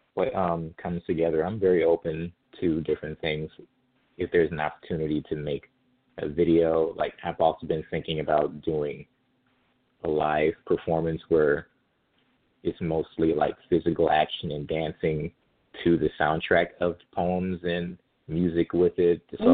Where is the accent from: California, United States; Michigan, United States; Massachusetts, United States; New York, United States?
Michigan, United States; Detroit; You know, there's definitely, you know, you were an East Sider or a West Sider